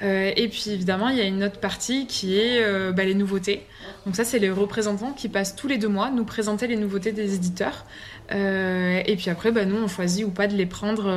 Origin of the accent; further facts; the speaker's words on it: South, France; accent: southern; moved away as an adult; je pense que ça s'entend, j'ai un petit accent du sud. Mais je suis montée à Paris pour faire mes études